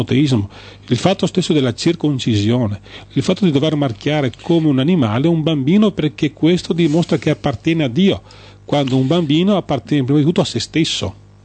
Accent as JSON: {"language": "Italian", "town": "Marostica", "region": "Veneto", "country": "Italy", "tie": "born there", "said": "io che vivo a Marostica, sono nato a Marostica"}